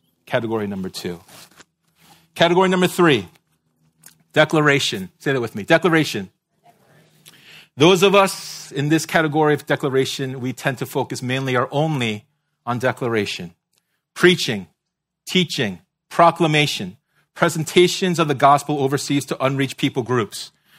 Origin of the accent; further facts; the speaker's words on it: East Coast, United States; I will judge you all really hard, all right? I'm from the East Coast. That's what we do, all right?